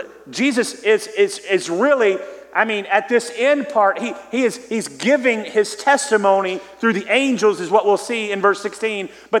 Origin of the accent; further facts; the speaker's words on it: Texas, United States; if we talk about sometimes our church background and growing up in East Texas or Southeast Texas, the idea of laughing in church was completely unsettling.